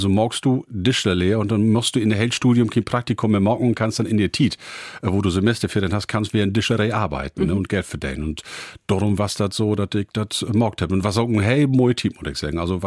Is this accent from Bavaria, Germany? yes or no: no; Bokelo, Lower Saxony, Germany; also ich bin in Emsland groß geworden, in Lütje Dörp, das heißt Bokelo, das liegt bei Meppen